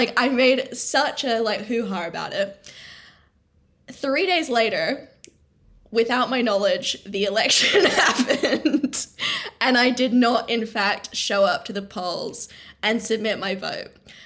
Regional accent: Australia; now in United Kingdom; I'm a citizen of the Commonwealth, right? So I'm an Australian.

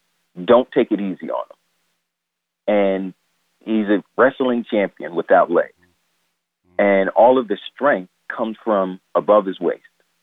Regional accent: New York, United States; Growing up in New York in the 90s and early 2000s, you know, smiling was seen as soft.

